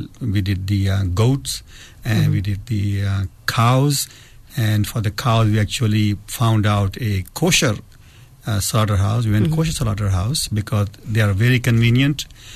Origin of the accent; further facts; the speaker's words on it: Pakistan; now in United States; I came here from Pakistan.